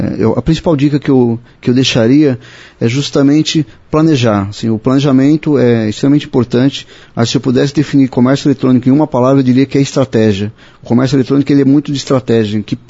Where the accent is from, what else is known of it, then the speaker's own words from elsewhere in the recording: São Paulo, Brazil; Eu sou de São Paulo e eu vejo isso acontecer muito lá